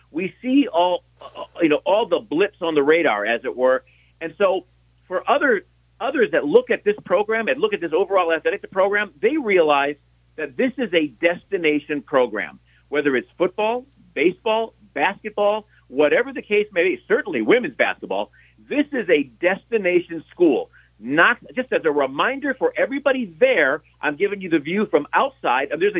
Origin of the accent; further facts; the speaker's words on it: Chicago, Illinois, United States; I grew up in Chicago. And contrary to popular myth, I mean, I was born and raised there.